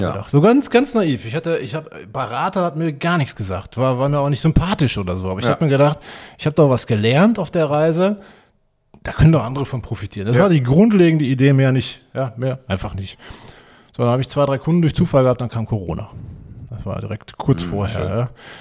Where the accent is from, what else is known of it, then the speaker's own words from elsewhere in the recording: North Rhine-Westphalia, Germany; ich komme eigentlich aus dem Münsterland und habe dann in Aachen studiert, Informatik.